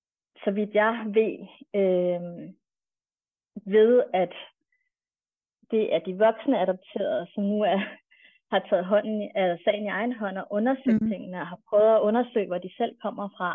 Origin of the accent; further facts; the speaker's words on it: Frederiksberg, Capital Region of Denmark, Denmark; also born or lived in Bornholm / Kolding; Og så er jeg vokset op i Frederiksberg, og har så haft nogle flytninger efter, ja, omkring der var teenager, der flyttede vi til Bornholm, og derefter flyttede vi til Kolding, og så flyttede jeg tilbage til Frederiksberg, hvor jeg voksede op.